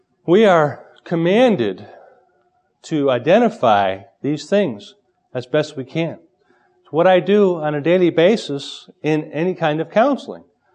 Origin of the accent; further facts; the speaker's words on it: Illinois, United States; Clearly, growing up Irish Catholic outside of Chicago makes me different than a Southern Belle growing up in Atlanta.